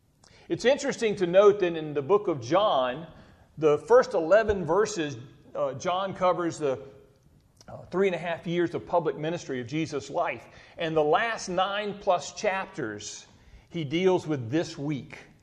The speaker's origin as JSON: {"language": "English", "town": "Savannah", "region": "Georgia", "country": "United States", "tie": "born or raised there", "said": "Now, I grew up in Savannah, Georgia, and … was in Swainsboro, Georgia."}